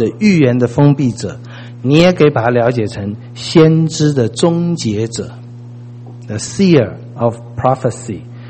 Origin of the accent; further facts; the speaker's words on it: China; 我们中国人说天何言哉